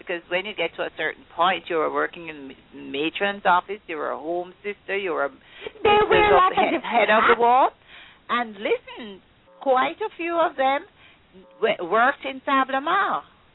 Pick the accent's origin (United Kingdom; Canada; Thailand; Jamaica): Jamaica; Like to say how happy and proud I am that I'm a Jamaican, because of the training we got at home, back home, from growing up